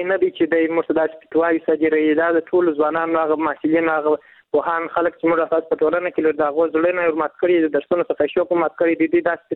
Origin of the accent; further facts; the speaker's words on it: Kandahar, Afghanistan; له کندهار ولایت څخه یو تن محصل یم.